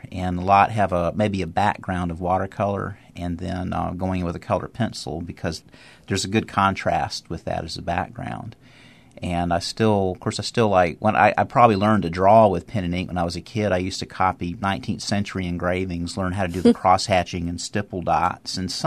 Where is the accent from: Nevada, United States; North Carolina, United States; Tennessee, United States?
North Carolina, United States; Charlotte; born there; also born or lived in Greenville; Yes, I was born in Charlotte. I went to East Carolina and Greenville for art school, and I lived there a long time, so I feel like I'm from Greenville really more than anywhere else.